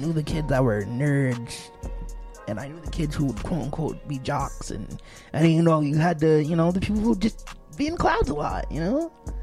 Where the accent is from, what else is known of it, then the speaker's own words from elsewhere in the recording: Hudson, New York, United States; Yeah, I'm a hood kid. Feel me? Like, I'm from Hudson, man.